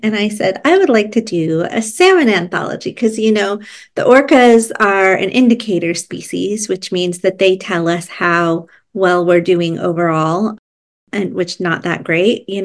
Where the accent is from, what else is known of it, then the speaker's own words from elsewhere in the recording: Washington, United States; Yeah, so I grew up on the Lummi Reservation